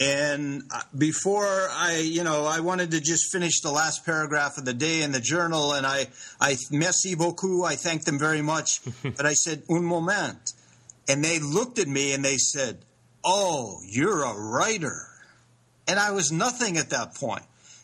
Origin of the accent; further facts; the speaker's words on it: Cleveland, Ohio, United States; Well, my father was a famous football player. I grew up in Cleveland, Ohio.